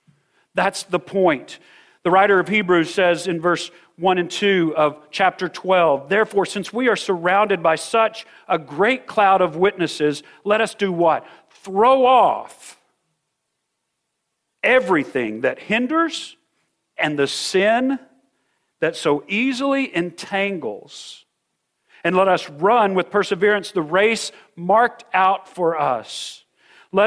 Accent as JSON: {"language": "English", "town": "Kermit", "region": "Texas", "country": "United States", "tie": "born or raised there", "said": "I grew up in Kermit, Texas."}